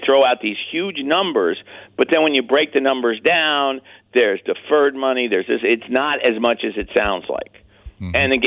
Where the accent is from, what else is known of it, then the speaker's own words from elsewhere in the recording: Washington, District of Columbia, United States; I kind of like to see the Nats do well. They're my hometown team.